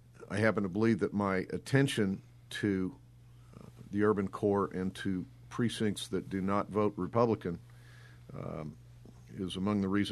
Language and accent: English; Cape Girardeau, Missouri, United States; I first ran as a candidate in 1992 for the open state Senate seat in my home town of Cape Girardeau.